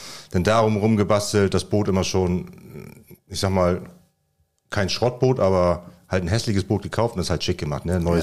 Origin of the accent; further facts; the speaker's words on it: Husum, Schleswig-Holstein, Germany; Ich komme aus Husum, aus dem hohen Norden